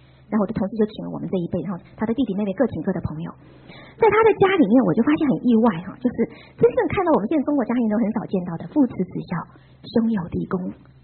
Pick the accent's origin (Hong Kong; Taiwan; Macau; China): Taiwan; 因为我家是台湾的所谓的外省人的第二代，我爸爸妈妈是很早就到台湾来了